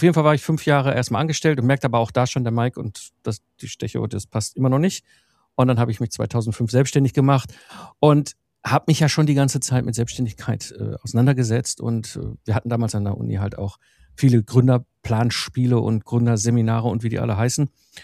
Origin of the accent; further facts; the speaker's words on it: North Rhine-Westphalia, Germany; Also ich bin ja, wie gesagt, im Ruhrpott groß geworden, so zwischen Kohle und Stahl in den 90ern.